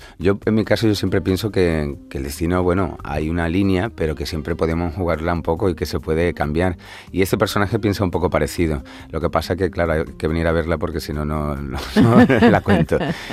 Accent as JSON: {"language": "Spanish", "town": "Montijo", "region": "Extremadura", "country": "Spain", "said": "Yo soy de Montijo, de un pueblo entre Mérida y Badajoz."}